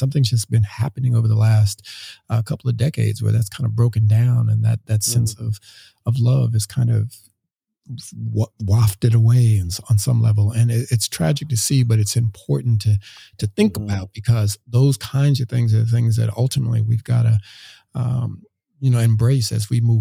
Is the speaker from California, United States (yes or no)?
yes; Los Angeles, California, United States; I grew up in South Central LA, same kind of thing.